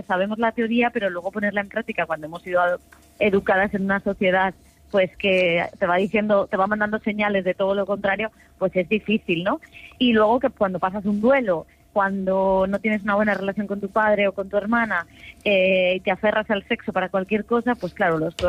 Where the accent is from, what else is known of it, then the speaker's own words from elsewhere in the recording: Valencian Community, Spain; accent: Valencian; now in Madrid, Spain; Vaig a canviar el castellà perquè fa molt de temps que visc a Madrid i m'oblido del meu valencià.